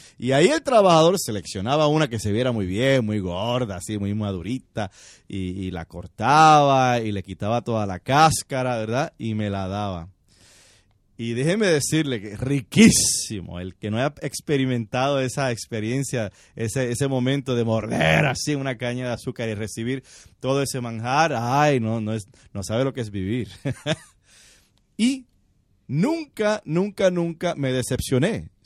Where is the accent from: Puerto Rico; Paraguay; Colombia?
Puerto Rico; yo me crié en Puerto Rico en la plantación de caña de azúcar en la hacienda de mi abuelo.